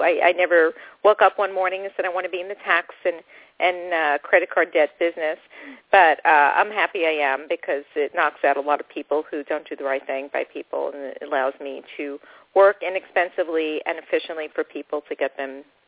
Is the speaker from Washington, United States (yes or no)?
no; New York, United States; When I was a little girl, I pretty much I grew up in New York